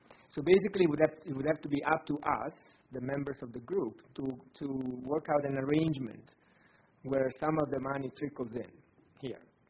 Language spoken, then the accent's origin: English; Italy; English is a second language; As my name and accent probably indicates, I'm from Italy originally.